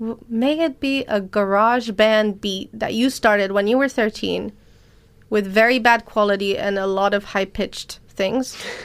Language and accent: English; Palestine; also born or lived in France; And when you do say, for example, for me, I'm Palestinian French.